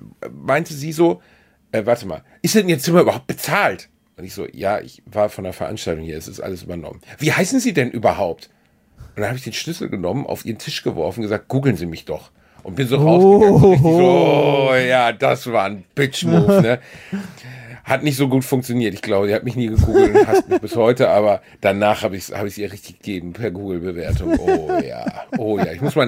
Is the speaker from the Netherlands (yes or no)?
no; Gelsenkirchen, North Rhine-Westphalia, Germany; Meine Heimatstadt Gelsenkirchen